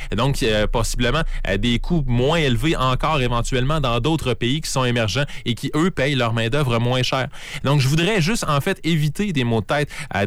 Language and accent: French; Beaupré, Quebec, Canada; Je viens de Beaupré